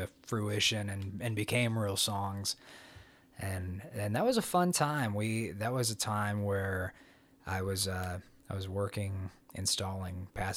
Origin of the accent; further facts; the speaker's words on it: Wichita, Kansas, United States; even though I grew up in Wichita, I had never been to the Walnut Valley Festival before.